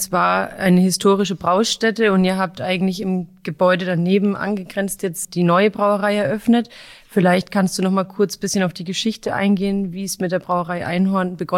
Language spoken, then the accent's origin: German; Bamberg, Bavaria, Germany; born there; Als gebürtige Bambergerin verbinde ich mit Bier vor allem Geselligkeit und Genuss.